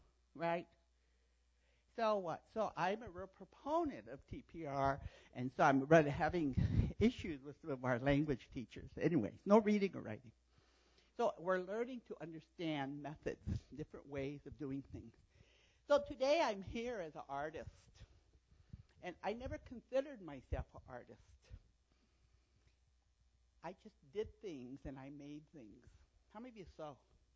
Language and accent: English; South Dakota, United States; So growing up on the Pine Ridge as a little girl, of course, there was no Walmart.